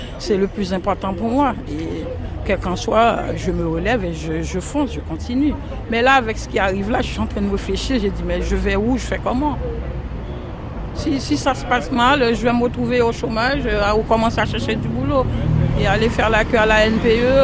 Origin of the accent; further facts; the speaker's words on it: Haiti; now in France; c'est pas par rapport à là où j'ai grandi, mon pays, on dit toujours c'est mieux que rien. Je suis d'origine haïtienne, naturalisée française.